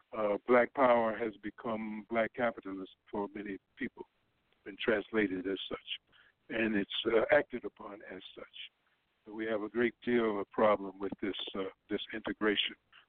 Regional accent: Virginia, United States; And as I grew up in Virginia, we had segregation, separate but equal

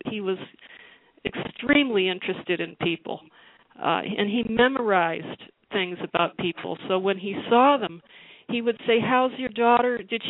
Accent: Brookline, Massachusetts, United States; Just carrying over from the 60s and 70s, I grew up in Brookline, Mass., and my next-door neighbors were … fanatics.

